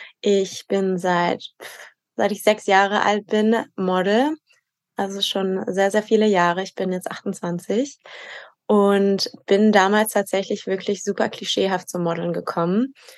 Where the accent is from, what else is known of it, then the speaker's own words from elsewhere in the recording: Ulm, Baden-Württemberg, Germany; ich bin in Ulm. Ulm ist meine Heimatstadt, ich bin dort groß geworden.